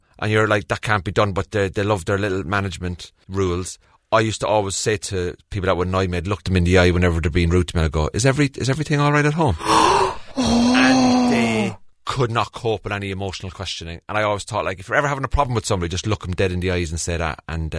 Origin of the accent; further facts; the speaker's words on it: Cork, Munster, Ireland; oh, I'm from Cork, you know, I've just flown over here to England